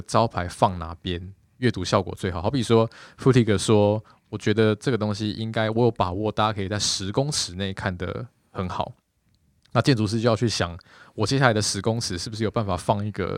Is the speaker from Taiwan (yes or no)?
yes; Taiwan; 我们台湾人叫捷运站